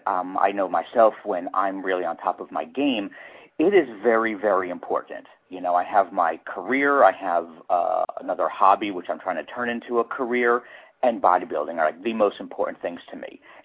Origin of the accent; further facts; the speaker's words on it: East Brunswick, New Jersey, United States; Oh, I'm from East Brunswick, New Jersey.